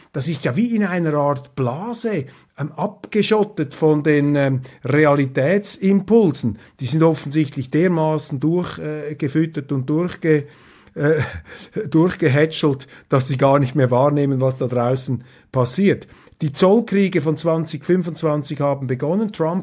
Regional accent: Switzerland; Aber als Schweizer sage ich Ihnen, läuft es mir natürlich auch kalt den Rücken hinunter

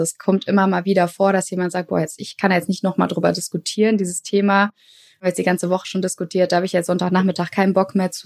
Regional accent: Düsseldorf, North Rhine-Westphalia, Germany; Wir sind beide in Düsseldorf aufgewachsen.

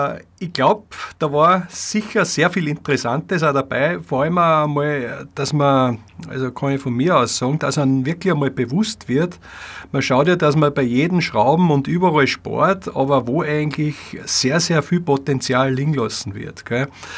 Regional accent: Styria, Austria; Persönlich muss ich sagen, von Steirer zu Steirer bin ich sehr stolz, dass du als Grazer in Deutschland draußen wichtige Projekte koordinierst.

